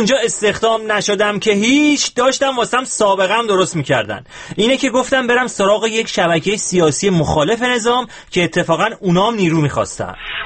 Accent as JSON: {"language": "Persian", "country": "Iran", "tie": "born or raised there", "said": "من توی ایران بزرگ شدم"}